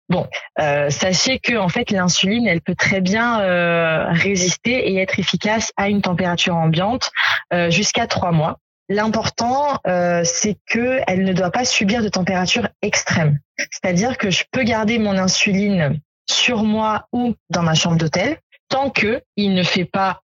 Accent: Lyon, Auvergne-Rhône-Alpes, France; moved away as an adult; now in Guadeloupe; j'ai quitté ma ville natale Lyon pour m'installer en Guadeloupe. Voilà, je réponds à cette interview avec les cocotiers en face de moi et ça fait 5 mois que je suis installée dans cette magnifique île

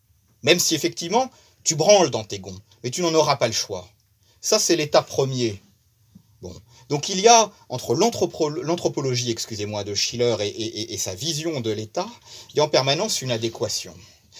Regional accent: France; nous, en tant que Français

